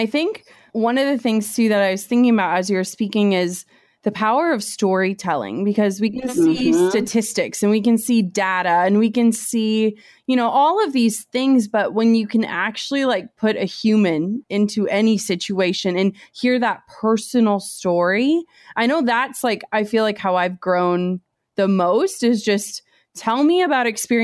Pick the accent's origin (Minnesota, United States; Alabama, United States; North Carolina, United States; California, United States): Minnesota, United States; small town, Minnesota, zero diversity.